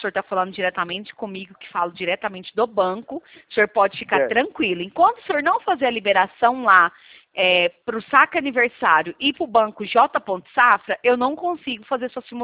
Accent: Edéia, Goiás, Brazil; Não, eu sou de Edéia, minha terra natal é Edéia.

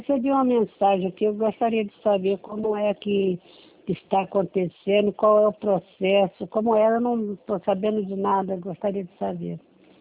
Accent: Duque de Caxias, Rio de Janeiro, Brazil; eu sou de Caxias, aqui no estado do Rio.

